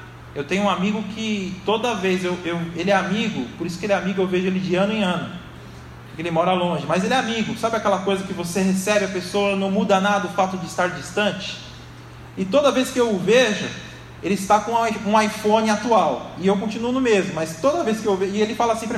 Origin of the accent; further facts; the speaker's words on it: São Paulo, Brazil; now in Santo André, Brazil; eu vim de São Paulo, eu nasci na Zona Leste, fui criado lá, em São Paulo, na Penha, e eu vim para Santo André